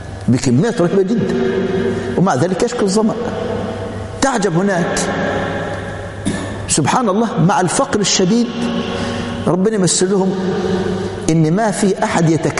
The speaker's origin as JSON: {"language": "Arabic", "country": "Egypt", "said": "وعندنا في مصر لا أحد يلتفت إليه،"}